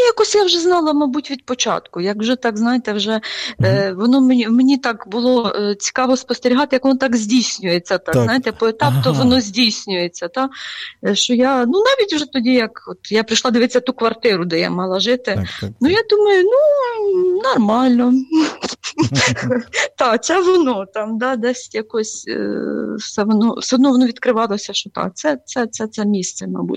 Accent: Khmelnytskyi Oblast, Ukraine; в нас я з Хмельницької області, Донецький район, я походжу з Поділля, і в нас там завжди ставилися, в нас там багато православних, родини мішані, багато, ну, католицькі парафії також потужні в нас є.

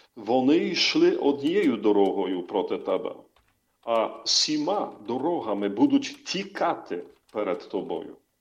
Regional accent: Kielce, Świętokrzyskie Voivodeship, Poland; now in Starokostiantyniv, Ukraine; зараз я знаходжусь в Польщі, в моєму рідному місті Кєльце.

